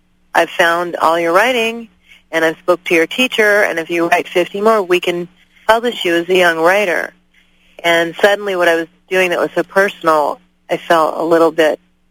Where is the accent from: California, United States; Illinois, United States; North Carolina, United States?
California, United States; Pacoima; also born or lived in Burbank; I was born in Burbank at St. Joseph's Hospital, so I'm a native, and my family lived in Pacoima, and that was a really heavy gang area.